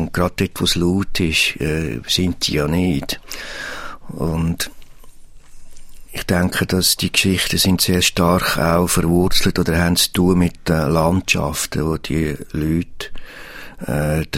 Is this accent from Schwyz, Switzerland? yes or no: yes; Immensee, Schwyz, Switzerland; Ich bin aufgewachsen in Immensee, damals in den 60er Jahren noch sehr stark katholisch geprägt, das Dorfleben.